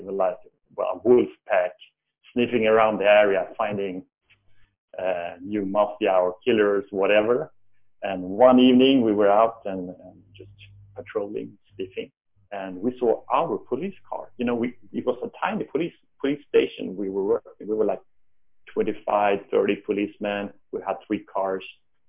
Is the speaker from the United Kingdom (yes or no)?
no; Sweden; because I was brought up in Sweden